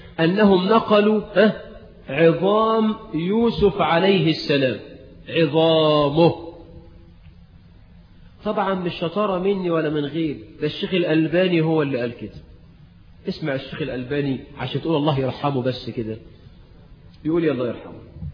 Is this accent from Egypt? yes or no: yes; Egypt; وزي ما احنا كمصريين تقول لواحد إيدك معايا